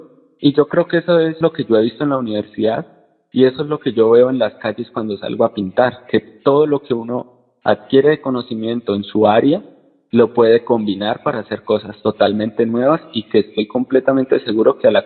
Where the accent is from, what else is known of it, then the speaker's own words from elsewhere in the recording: Málaga, Santander, Colombia; actualmente me encuentro trabajando en Concepción Santander, que es un municipio cercano a Málaga, que es mi ciudad de origen. En este municipio voy a estar 4 meses